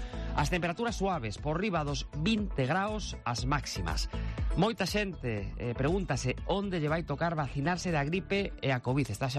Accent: Galicia, Spain; Somos os galegos de vacinarnos

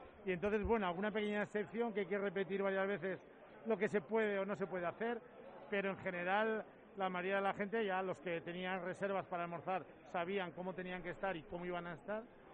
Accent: Pamplona, Navarre, Spain; pena como pamplonica, como navarro, de corazón

